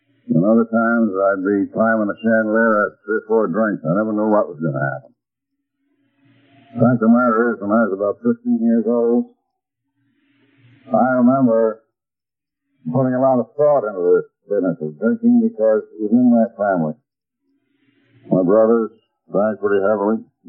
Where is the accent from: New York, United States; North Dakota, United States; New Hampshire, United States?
New York, United States; Alden; I come from Alden in New York, my native town. Went to private school there.